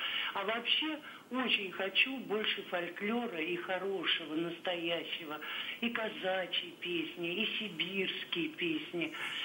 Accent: Saint Petersburg, Russia; Я из Санкт-Петербурга.

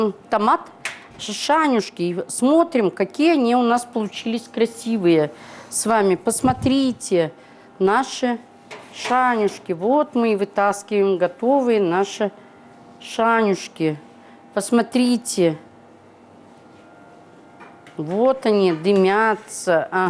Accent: Urals, Russia; Нет, мы сейчас уральцы.

